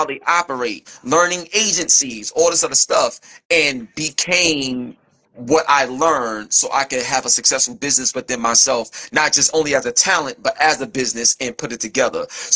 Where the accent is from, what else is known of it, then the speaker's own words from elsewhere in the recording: New York City, New York, United States; I'm from East New York, Brooklyn, and that's the energy that you're gonna get.